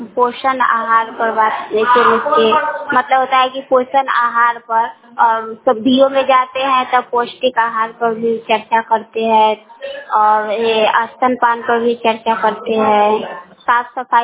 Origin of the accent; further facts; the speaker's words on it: Rani Pokhar Ghata, India; रानी पोखर घटा।